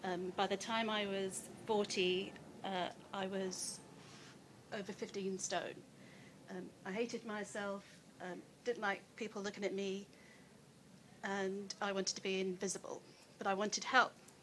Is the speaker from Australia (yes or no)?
no; Hammersmith, London, United Kingdom; born there; I was confused because I was born in Hammersmith.